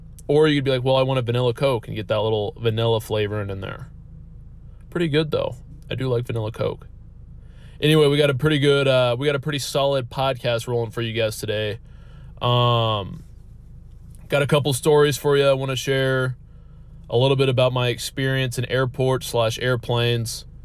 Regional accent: Texas, United States; now in Nebraska, United States; I'm from Texas originally and I use y'all pretty regularly. When I came up here to Nebraska, I felt like I was getting made fun of for it.

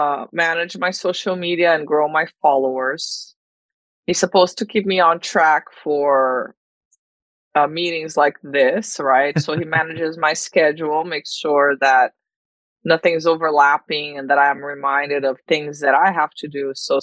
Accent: Brazil; now in United States; And I am from Brazil. I came to America about 10 years ago, went back to school, became a therapist.

